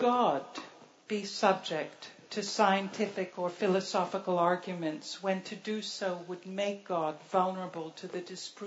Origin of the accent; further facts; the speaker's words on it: Toronto, Ontario, Canada; Yes, Larry. That's right. He's a fellow Torontonian.